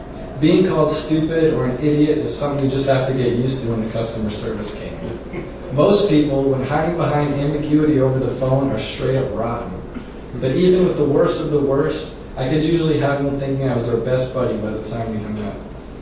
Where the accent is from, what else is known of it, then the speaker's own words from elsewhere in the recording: Toronto, Ontario, Canada; now in United States; As a Canadian, I'd like credit for stealing some of those jobs. I came to the United States in 1993 with my family and my father's pursuit of the American dream.